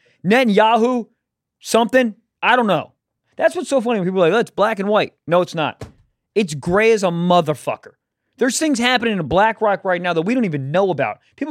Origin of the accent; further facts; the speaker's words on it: Jacksonville, Florida, United States; November 23rd, I'll be in Jacksonville, my hometown.